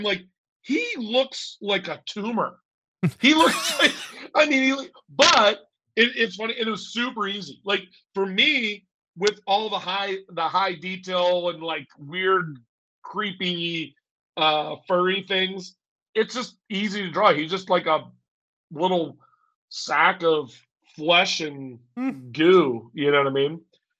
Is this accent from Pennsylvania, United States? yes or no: yes; Pittsburgh, Pennsylvania, United States; born there; I was born near Pittsburgh, Pennsylvania. Actually, really close to Ohio. I'm like 5 minutes from Ohio. Closer to Youngstown, really. But I grew up on a farm